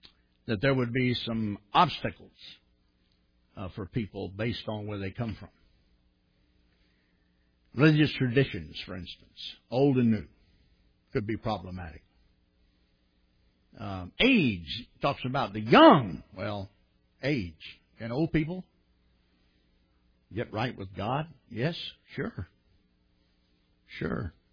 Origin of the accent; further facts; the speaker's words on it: Texas, United States; So I said, I'm a Texan, so I think I'll do it Texan.